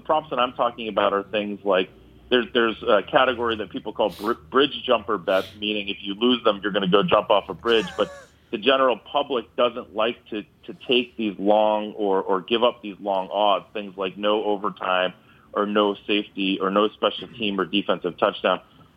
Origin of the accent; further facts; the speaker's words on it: New England, United States; I am a Patriots fan. I'm from New England, so it's hard for me to want to bet against New England.